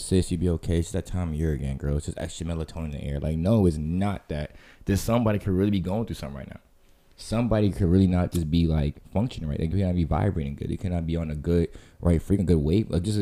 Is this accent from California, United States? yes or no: no; Florida, United States; Some people play ball outside, you know, especially growing up in Florida.